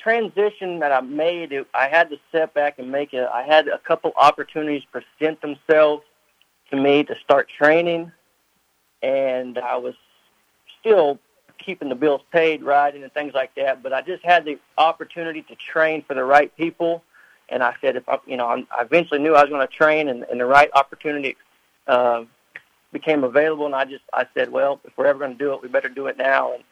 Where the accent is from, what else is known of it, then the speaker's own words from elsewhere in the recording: Oklahoma, United States; I was born and raised in Northeast Oklahoma, so I've been at Will Rogers all my life.